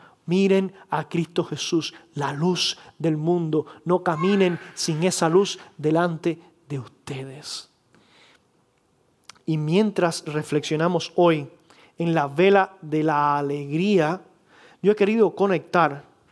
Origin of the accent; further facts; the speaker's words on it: Cuba; en Cuba, de donde yo vengo, es muy común que hayan cortes de electricidad